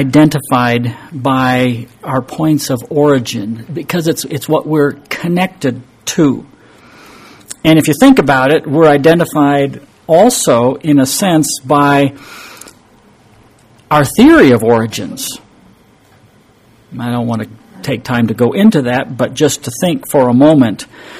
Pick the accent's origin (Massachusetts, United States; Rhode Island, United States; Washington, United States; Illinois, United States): Washington, United States; Lynden; also born or lived in Grand Rapids, United States; I grew up in Dutch communities, starting off in Lyndon, Washington, and then moved to the Grand Rapids, Michigan area. And it is also loaded with Dutch people.